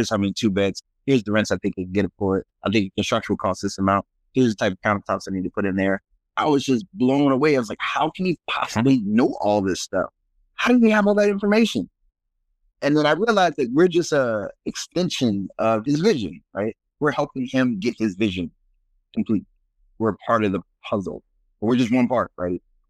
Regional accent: Miami, Florida, United States; So I grew up in Miami, Florida, actually.

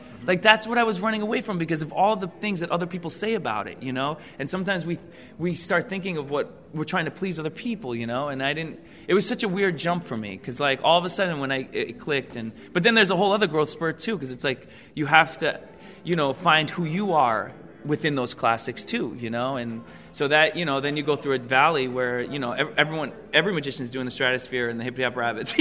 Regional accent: New York, United States; next thing you know, I'm in Big Rapids, Michigan. I'm from New York. I'd never been to Michigan, you know.

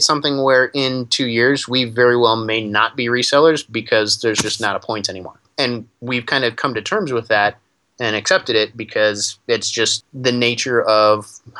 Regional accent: Minnesota, United States; from Minnesota.

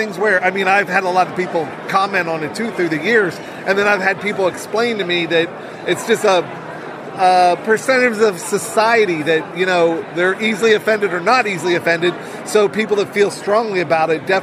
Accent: United States; I get to be kind of the headliner because I'm the American that looks like the rock star. So I'm kind of exotic in Milan.

